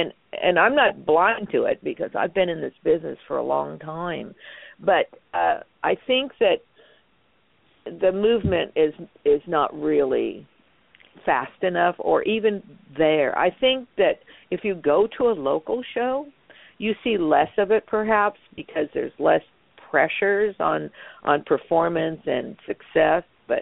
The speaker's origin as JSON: {"language": "English", "town": "New York City", "region": "New York", "country": "United States", "said": "I mean, I'm originally from New York and the city part, so it's just something that it is you."}